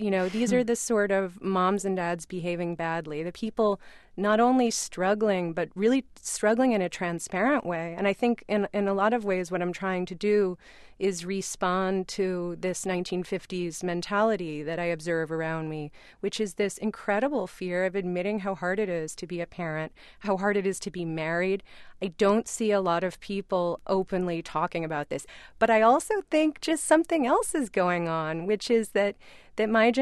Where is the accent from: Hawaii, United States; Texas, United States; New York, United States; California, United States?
New York, United States; Brooklyn; Because I'm a Brooklyn native. I grew up in Brooklyn Heights in the 70s and 80s, and that was not a place a lot of people wanted to live.